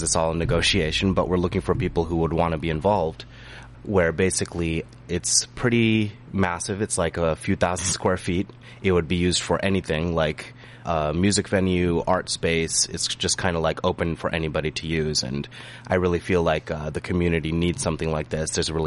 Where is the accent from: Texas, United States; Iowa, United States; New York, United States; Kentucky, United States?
Iowa, United States; Ames; I grew up in Ames here. I'm 29.